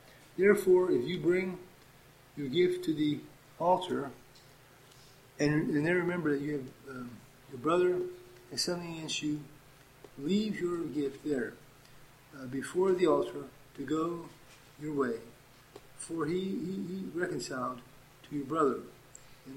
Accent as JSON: {"language": "English", "region": "Pennsylvania", "country": "United States", "said": "We're from Pennsylvania originally, and it's full of old people."}